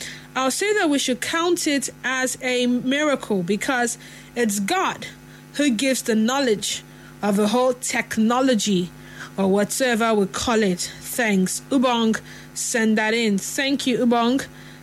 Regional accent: Port Harcourt, Rivers, Nigeria; from Port Harcourt.

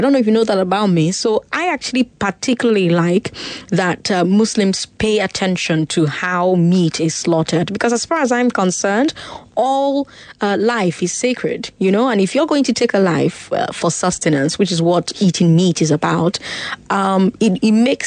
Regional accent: Port Harcourt, Rivers, Nigeria; now in Lagos, Nigeria; When I was living in Port Harcourt, growing up in Port Harcourt, you really didn't feel anything.

